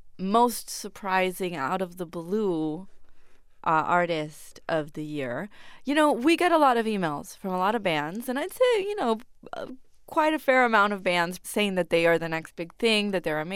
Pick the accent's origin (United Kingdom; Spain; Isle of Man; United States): Spain; also born or lived in France; I'm French, but I was raised in Spain, and I have a lot of stuff in Spanish.